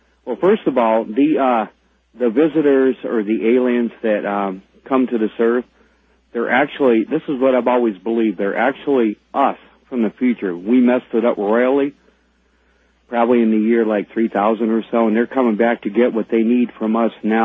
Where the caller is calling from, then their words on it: Tucson, Arizona, United States; I'm calling from Tucson, Arizona.